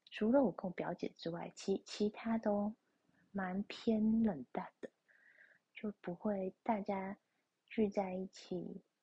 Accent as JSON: {"language": "Chinese", "region": "Kaohsiung", "country": "Taiwan", "tie": "born or raised there", "said": "我觉得虽然那个我们高雄老家是高雄人"}